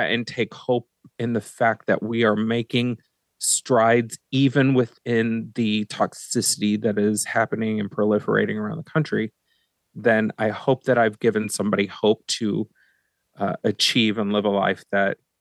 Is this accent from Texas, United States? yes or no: yes; Texas, United States; And knowing, so I'm originally from Texas, which comes out a little bit like it just did right then, because I've been talking to my family a lot more.